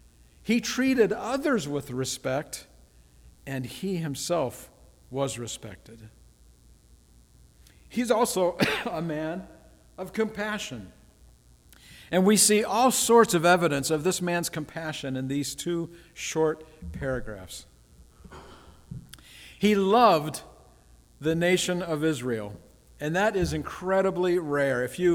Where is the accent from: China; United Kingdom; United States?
United Kingdom; Scotland; My own personal favorite since I'm Scottish.